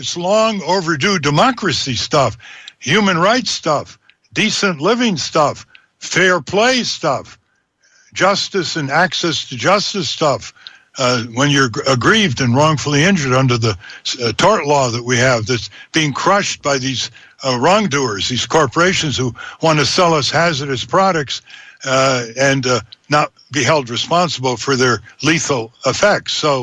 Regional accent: New England, United States; When I was growing up in New England, that meant winter, spring, summer, autumn.

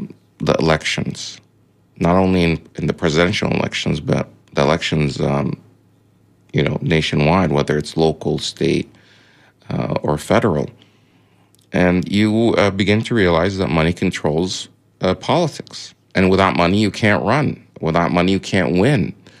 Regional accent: United States; I'm American. I'm proud to be American, but I'm also proud to be Arab, Egyptian heritage, and Muslim.

